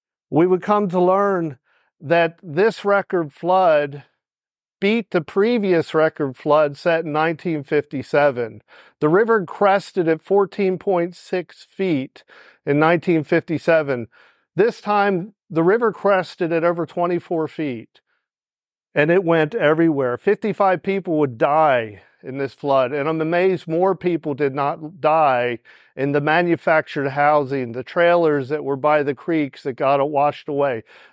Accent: Pennsylvania, United States; We weren't from there. I'm from Pennsylvania.

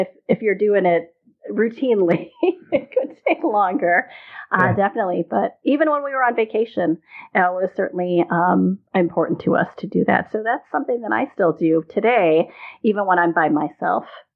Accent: United States; And as an American going to these receptions, I think the first thing that came to my mind is how transparent and see-through these were.

